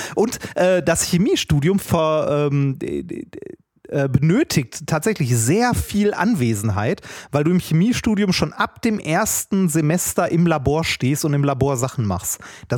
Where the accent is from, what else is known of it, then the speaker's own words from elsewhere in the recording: Essen, North Rhine-Westphalia, Germany; Ja, ich komme aus Essen